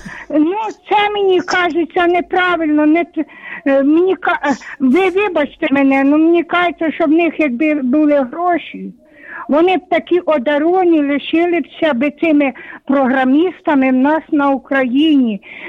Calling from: Khmelnytskyi, Khmelnytskyi Oblast, Ukraine; Це я з Хмельницьку.

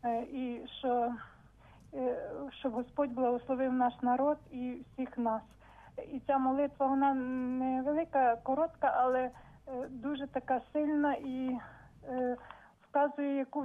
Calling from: Ternopil, Ternopil Oblast, Ukraine; Я з Тернополя

